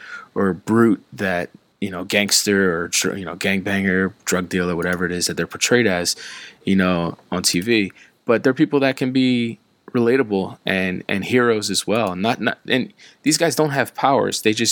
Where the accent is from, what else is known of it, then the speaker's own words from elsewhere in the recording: Philadelphia, Pennsylvania, United States; I'm from Philadelphia. So growing up there, Philadelphia is a big melting pot.